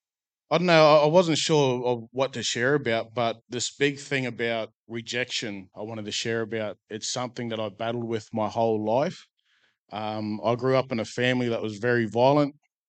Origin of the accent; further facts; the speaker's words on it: Mount Isa, Queensland, Australia; I've just recently moved here from Blackwater, born and raised in Mount Isa. I'm Vanuatu, mixed islander.